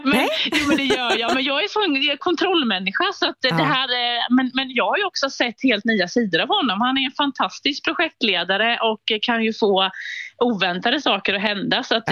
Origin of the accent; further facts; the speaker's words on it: Småland, Sweden; och jag är från Småland